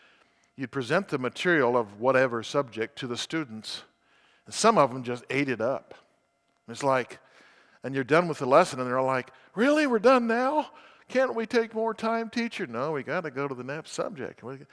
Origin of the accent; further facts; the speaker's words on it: Colorado, United States; I picture where I grew up in Colorado.